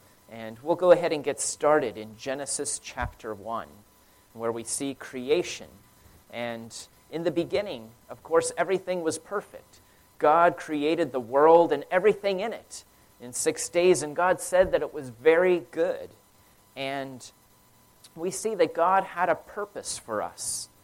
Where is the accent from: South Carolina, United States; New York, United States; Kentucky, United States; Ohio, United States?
Ohio, United States; Cincinnati; I grew up in Cincinnati and grew up going to the Catholic Church, raised in that.